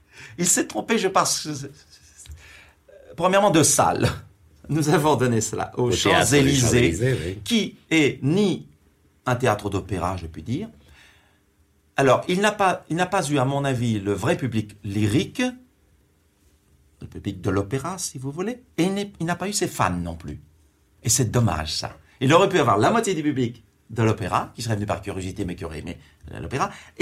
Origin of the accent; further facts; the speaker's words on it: Hauts-de-France, France; born there; je suis né près de Douai. À Oisiers, c'est une ville... mineur, n'est-ce pas?